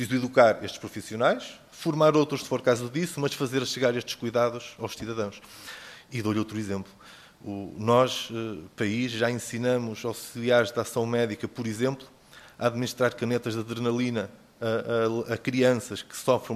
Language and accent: Portuguese; Bragança, Portugal; como é o caso do distrito de onde eu sou, de Bragança.